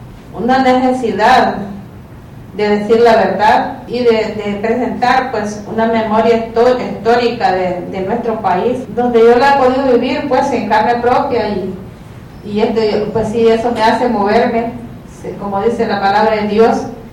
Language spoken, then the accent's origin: Spanish; Morazán, El Salvador; soy de Morazán, de Oriente, del país de El Salvador.